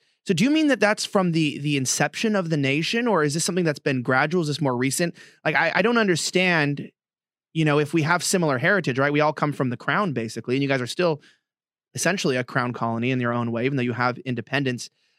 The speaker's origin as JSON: {"language": "English", "country": "United States", "said": "And maybe that's just the American in me"}